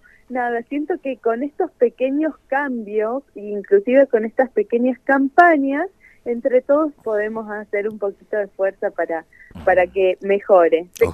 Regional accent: Necochea, Buenos Aires Province, Argentina; now in Buenos Aires, Argentina; Yo soy de Necochea y hace muy poquito que estoy acá en Buenos Aires.

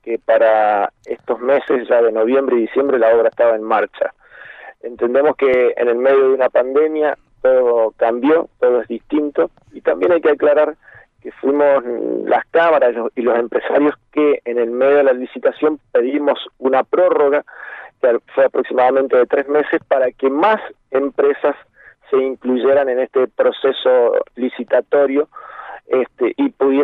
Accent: Malargüe, Mendoza, Argentina; nosotros los estamos defendiendo, no solamente como malargüinos, sino como mendocinos, que es lo que corresponde

